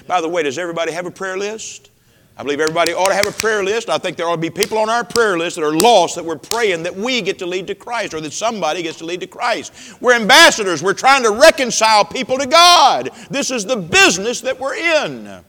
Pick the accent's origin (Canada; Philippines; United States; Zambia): United States; and I'm an American, you know, and I've got their attention as soon as I got there